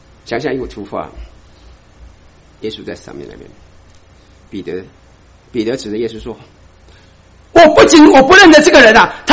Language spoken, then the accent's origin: Chinese; Taiwan; accent: Taiwanese; 显然的就像我一样，有个台湾口音，一听就知道我是台湾来的。